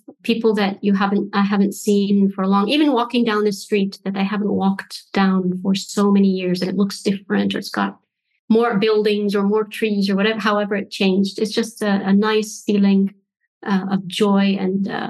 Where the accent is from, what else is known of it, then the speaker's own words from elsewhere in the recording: Egypt; now in United Kingdom; Having been in the UK for some time and seeing a lot of Egyptian documentaries around a lot of pharaonic history brings the perception that Egypt has a rich history. And usually when I meet people and I say I'm from Egypt